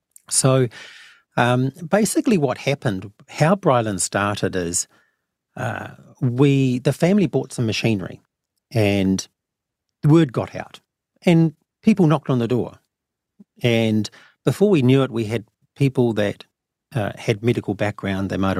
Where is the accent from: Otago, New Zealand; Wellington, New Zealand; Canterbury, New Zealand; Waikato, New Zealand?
Canterbury, New Zealand; Timaru; also born or lived in Auckland; I lived in Auckland at the time, and of course they were from my hometown, Timaru.